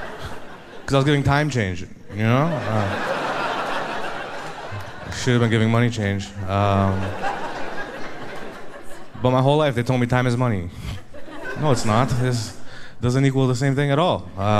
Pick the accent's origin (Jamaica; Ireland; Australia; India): India; Like, I'm an Indian guy, born and raised.